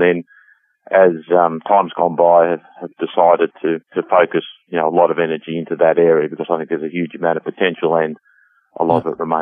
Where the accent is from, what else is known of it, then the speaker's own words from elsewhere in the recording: Australia; accent: Australian; Yes, good morning. I hope you can all understand my accent from this side of the world.